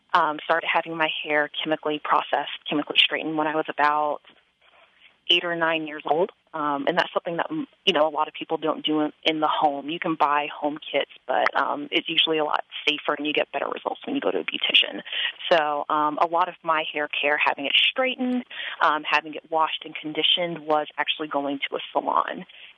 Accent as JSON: {"language": "English", "town": "Houston", "region": "Texas", "country": "United States", "tie": "born or raised there", "also_born_or_lived": "Arlington", "lives_now": "Madison, United States", "said": "I think I grew up in Houston, and then I moved to Arlington for college"}